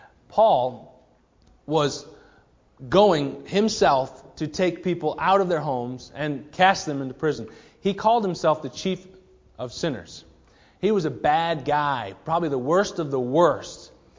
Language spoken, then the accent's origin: English; Maine, United States; born there; I was born in Maine, and my wife was born in Massachusetts.